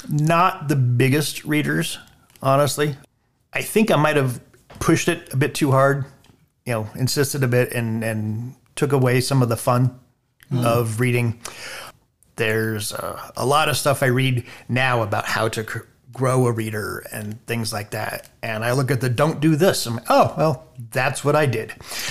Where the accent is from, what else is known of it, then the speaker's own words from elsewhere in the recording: Idaho, United States; I was born in North Idaho. My parents moved around a lot when I was a child through various parts of the state. Landed in Payette in early 80s and just have stayed in this area since then